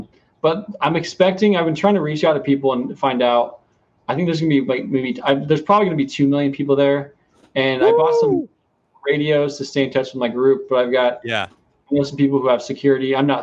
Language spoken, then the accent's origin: English; Arizona, United States; I'm probably going to freeze my butt off because I'm from Arizona. I'm not used to the cold.